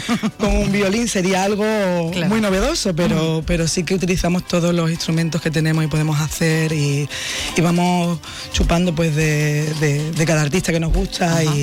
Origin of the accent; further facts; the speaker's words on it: Jerez de la Frontera, Andalusia, Spain; yo que soy de Jerez, que he mamado esto desde que soy chiquitita.